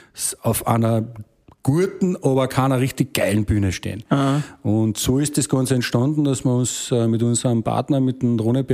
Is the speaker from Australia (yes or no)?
no; Austria; Und es gibt so viele coole Veranstalter bei uns in Österreich.